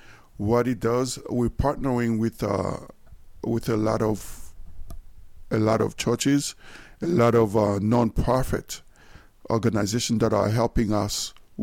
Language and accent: English; Haiti; now in United States; I'm a son of a pastor. I'm originally from Haiti.